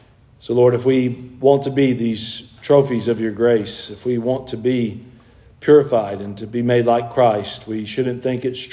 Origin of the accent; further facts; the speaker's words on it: the South, United States; I'm a boy from the South.